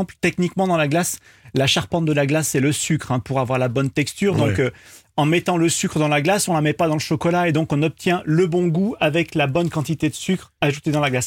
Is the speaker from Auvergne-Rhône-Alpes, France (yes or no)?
yes; Lyon, Auvergne-Rhône-Alpes, France; Moi, je suis lyonnais. Région lyonnaise.